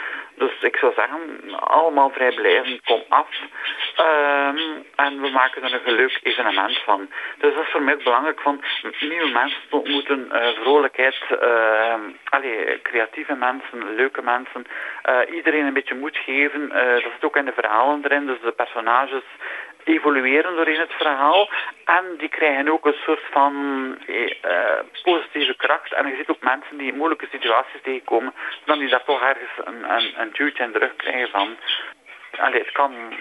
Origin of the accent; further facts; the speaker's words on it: Flanders, Belgium; now in Tielt, Belgium; Omdat ik oorspronkelijk van Oost-Vlaanderen ben, maar al 21 jaar in West-Vlaanderen in Tielt woon.